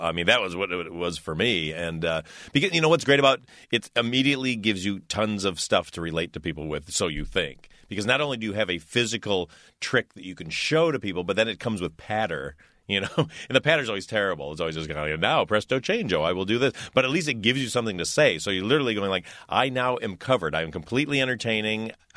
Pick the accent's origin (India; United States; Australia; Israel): United States; Detroit, Michigan; which made no sense because I was a kid from Detroit.